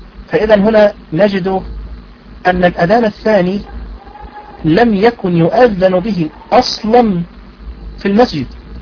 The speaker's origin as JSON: {"language": "Arabic", "country": "Egypt", "said": "فمن المشهور عندنا في مصر تحديدا أن صلاة الجمعة لها أذانان"}